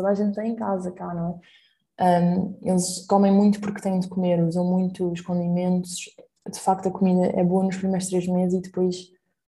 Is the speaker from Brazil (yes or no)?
no; Portugal; moved away; eu saí de Portugal porque queria algo novo, queria algo meu, queria a minha vida.